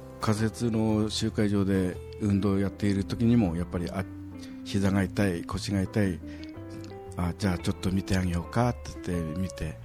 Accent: Okuma, Fukushima, Japan; now in Aizuwakamatsu, Japan; 私は大熊町出身ですけれど、会津若松一騎町のところに接骨院を構えて

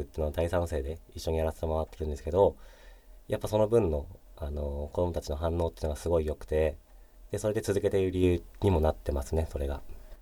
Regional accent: Fukushima, Japan; 福島の子だからやってる部分は正直あります。福島で育った人間が一回外に出て、もう一回福島の話を別の角度からすることによって

